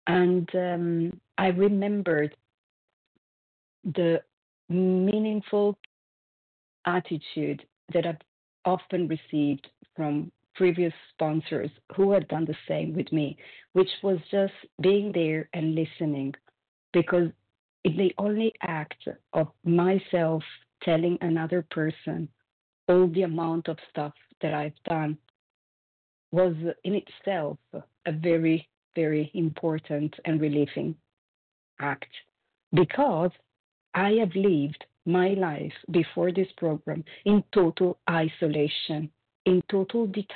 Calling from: California, United States; I'm calling from California.

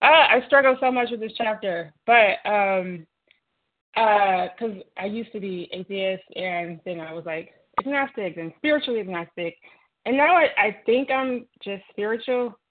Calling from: Detroit, Michigan, United States; I'm calling from Detroit, Michigan.

